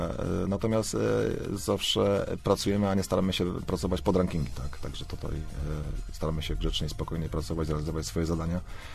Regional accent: Leszno, Greater Poland Voivodeship, Poland; Też, jestem rodowitym leszczyniakiem.

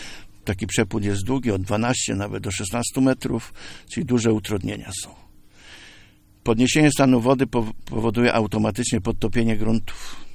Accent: Greater Poland Voivodeship, Poland; mimo że pochodzę też z miasta, tu z powiatu rawickiego

